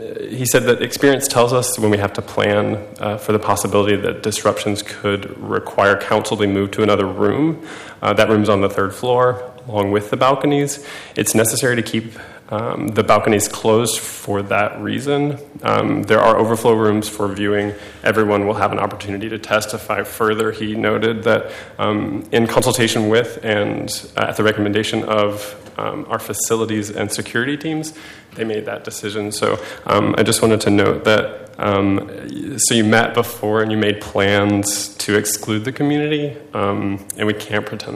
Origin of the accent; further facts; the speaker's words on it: Alabama, United States; I was born and raised in Alabama. And I'm a working class queer, live and work in Irvington, the historic district.